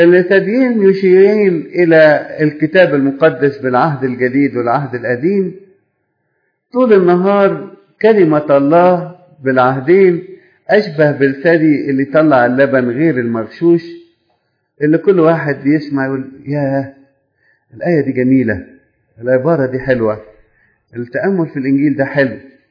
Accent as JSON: {"language": "Arabic", "country": "Egypt", "said": "أنا إنسان مصري موجود في مصر"}